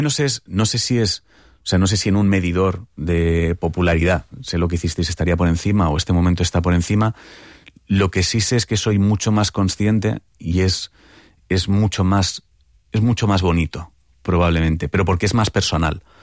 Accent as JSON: {"language": "Spanish", "town": "Santa Coloma de Gramenet", "region": "Catalonia", "country": "Spain", "tie": "born or raised there", "also_born_or_lived": "Barcelona / Montgat / Sant Andreu de Llavaneres", "lives_now": "Madrid, Spain", "said": "Yo nací en Barcelona, Barcelona no he vivido nunca, pero mis primeros años fueron en Santa Coloma de Gramenet, luego viví en Montgat"}